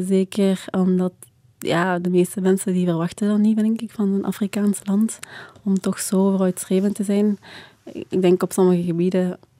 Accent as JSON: {"language": "Dutch", "country": "Rwanda", "said": "Wij willen er samen als Rwandees iets moois van maken"}